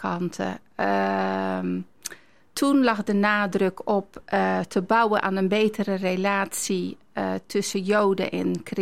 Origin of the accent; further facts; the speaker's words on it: Veenendaal, Utrecht, Netherlands; ik ben ook christelijk opgevoed. Ik ben in Veenendaal opgegroeid.